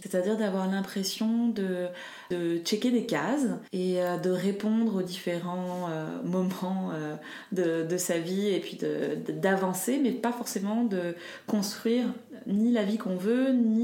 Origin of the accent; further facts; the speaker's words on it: Morocco; moved away; je viens du Maroc. Donc j'ai toujours mangé des légumes locaux cuisinés à la maison de saison. Et quand je suis allée faire mes études en France